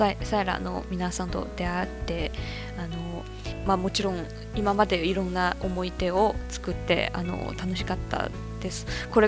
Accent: Guizhou, China; あのふるさとの貴州省も山地、山が多いところですけど

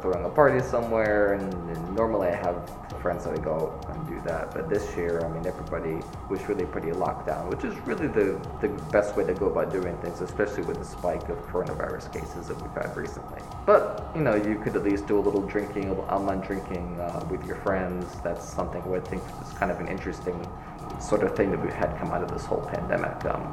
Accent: Florida, United States; I'm from Florida, and so that's pretty close to the Caribbean Ocean.

